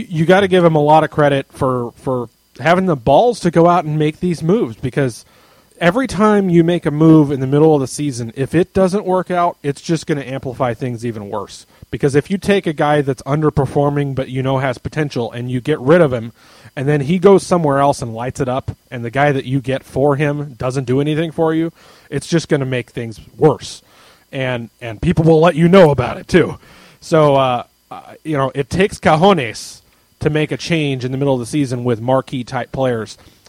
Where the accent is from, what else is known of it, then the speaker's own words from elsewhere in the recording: Indianapolis, Indiana, United States; I grew up in Indy as an Indianapolis Ice fan